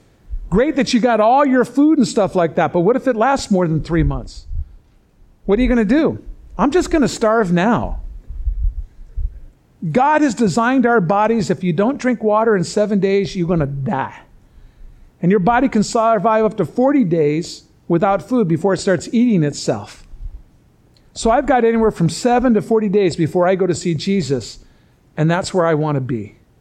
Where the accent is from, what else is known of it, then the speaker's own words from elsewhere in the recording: Chicago, Illinois, United States; We'll never be a Chicago, by the way. I'm from Chicago.